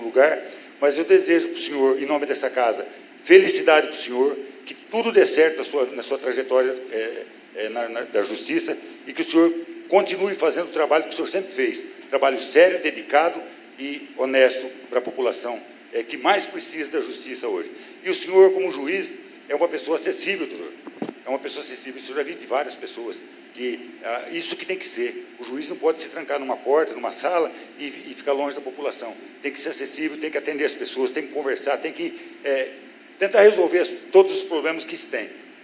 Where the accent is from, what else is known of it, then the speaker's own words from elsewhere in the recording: Bauru, São Paulo, Brazil; Mariliense, meu vizinho ainda, que eu sou de Bauru, então nós somos vizinhos.